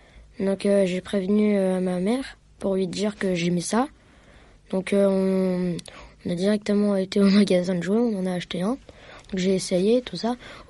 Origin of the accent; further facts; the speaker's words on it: Bois-Colombes, Île-de-France, France; Je viens de Bois-Colombes, c'est près de Paris.